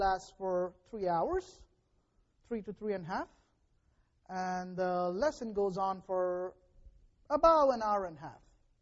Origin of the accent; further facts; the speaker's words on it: India; first language Telugu; English is a second language; I speak in my native language, where I'm comfortable and which I'm comfortable with. And I wish I could do that here too, to make my lesson more interesting. But you don't speak Telugu, so I have to speak in English.